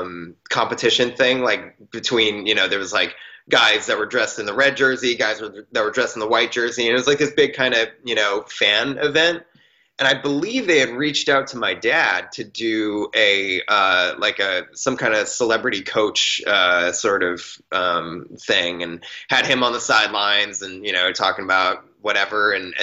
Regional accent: East Coast, United States; Growing up on the East Coast, it was really, during the winter months

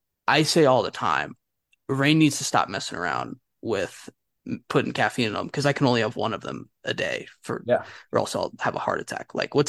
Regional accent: Colorado, United States; so I'm not from Iowa originally, I'm from Colorado.

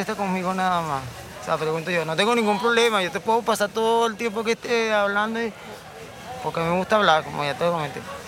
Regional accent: Venezuela; Al final somos venezolanos los dos

